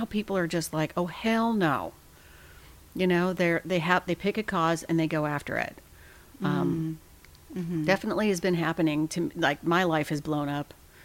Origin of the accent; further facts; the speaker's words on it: Portland, Oregon, United States; I grew up in Portland. And so this was before it was hip.